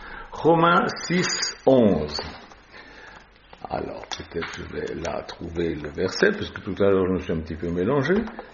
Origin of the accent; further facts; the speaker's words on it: Lausanne, Vaud, Switzerland; born there; Je suis né à Lausanne, en Suisse.